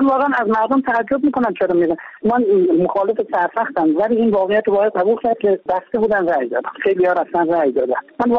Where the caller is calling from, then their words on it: Shiraz, Fars, Iran; من از شیرازم با اتون دارم صحبت میکنم.